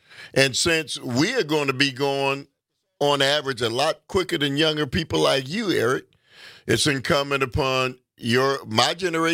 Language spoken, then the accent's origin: English; United States; I'm sorry. I'm an American too.